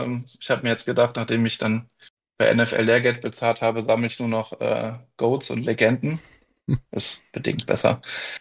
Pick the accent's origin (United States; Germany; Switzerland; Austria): Germany; Düsseldorf, North Rhine-Westphalia